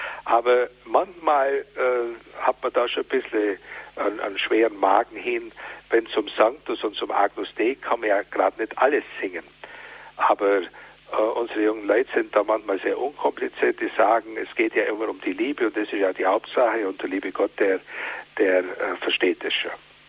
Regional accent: Nördlingen, Bavaria, Germany; Bei uns in meiner Heimatstadt Nördlingen waren die Meierndachten überfüllt

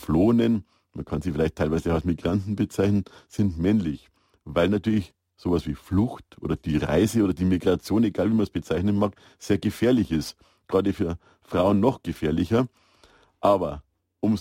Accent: Fürstenfeldbruck, Bavaria, Germany; Also in meiner Heimatstadt, da haben wir eine Erstaufnahme, eine Kleinstadt, Fürstenfeldbruck, wo ich wohne.

